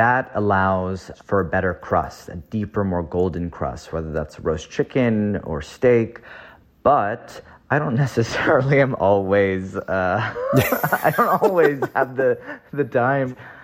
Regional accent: California, United States; I was just in the Bay Area, my hometown.

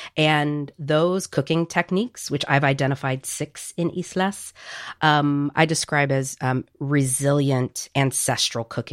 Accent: Puerto Rico; born there; You know, I was born in Puerto Rico and have always felt very tied to Puerto Rico.

